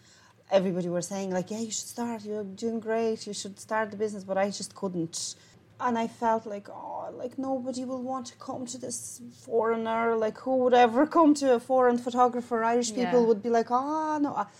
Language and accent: English; Lithuania; English is a second language; moved away; Well, I'm originally from Lithuania. I'm here 19 years, and back home in Lithuania